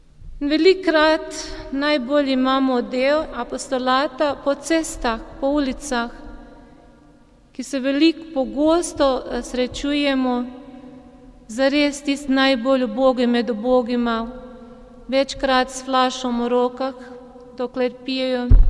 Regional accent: Croatia; Mi sestre pa smo tri iz Indije in jaz iz Hrvaške

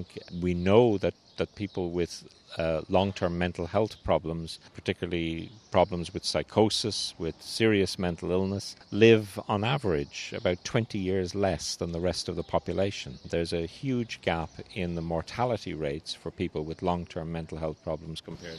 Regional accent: Ireland; I come from Ireland, and when I was growing up, Ireland was a very Catholic country.

